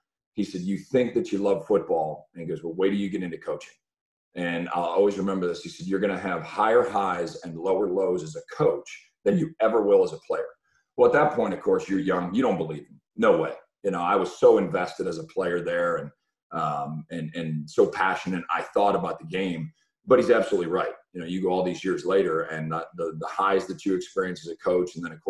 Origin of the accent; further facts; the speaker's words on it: Buffalo, New York, United States; I'm from Buffalo, New York, and the Buffalo area.